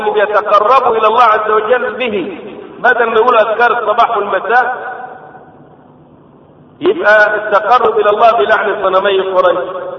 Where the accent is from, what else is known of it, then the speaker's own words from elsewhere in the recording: Giza, Giza Governorate, Egypt; وكان خطيبا لمسجد كبير مشهور عندنا في الجيزة هنا